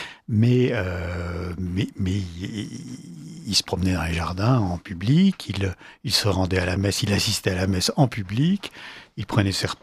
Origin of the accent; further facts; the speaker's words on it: Toulouse, Occitanie, France; now in Versailles, France; Je suis Toulousain, oui. Mais j'ai aimé Versailles assez jeune.